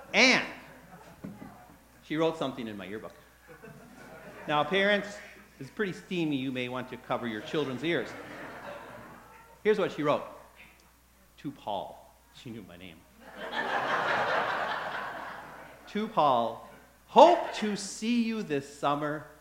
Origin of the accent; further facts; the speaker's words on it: Minneapolis, Minnesota, United States; I grew up in Minneapolis.